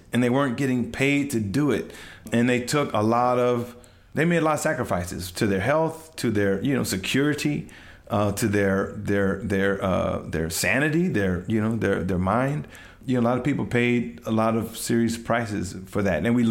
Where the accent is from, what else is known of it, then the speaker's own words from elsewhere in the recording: San Francisco, California, United States; I was born in 1966 in the Haight-Ashbury. I grew up, went to middle school, you know, at a school called San Francisco Community School. I went to high school in San Francisco.